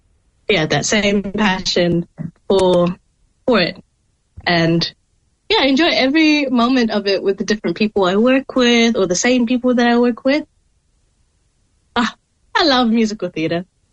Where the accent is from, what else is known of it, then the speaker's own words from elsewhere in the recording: Philippines; As a Filipino, we all love karaoke.